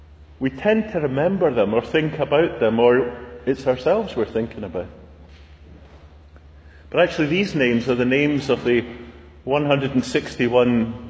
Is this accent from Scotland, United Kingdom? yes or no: yes; Falkirk, Scotland, United Kingdom; He came from my hometown of Falkirk.